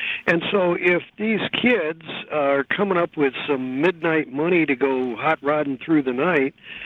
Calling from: San Francisco, California, United States; I'm calling you from San Francisco in the middle of the night

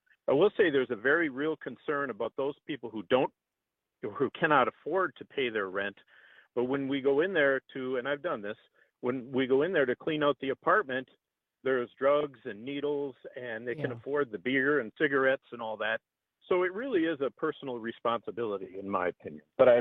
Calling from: Superior, Wisconsin, United States; Well, I'm calling from Superior, Wisconsin.

